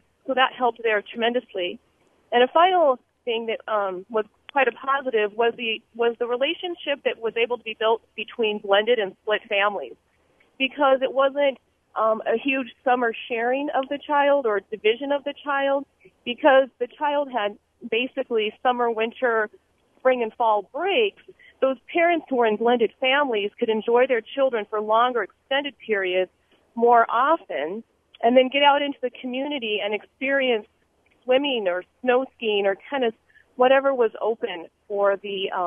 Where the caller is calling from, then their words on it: La Crosse, Wisconsin, United States; I'm from the La Crosse area.